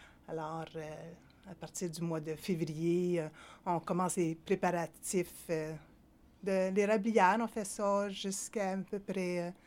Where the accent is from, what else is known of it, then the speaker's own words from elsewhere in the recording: Thurso, Quebec, Canada; also born or lived in Hull; pardon. Je suis née à Hall, qui est dans la région de... C'est Hall-Gatineau maintenant. Et puis, en jeune âge, je suis déménagée à Thurso. Thurso est un petit village qui est pas loin de Gatineau. Et par la suite, mon travail m'a amenée à Buckingham.